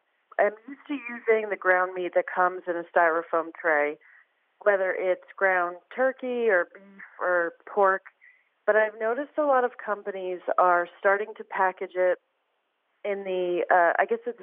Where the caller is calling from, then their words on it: Brooklyn, New York, United States; I am calling from Brooklyn, New York.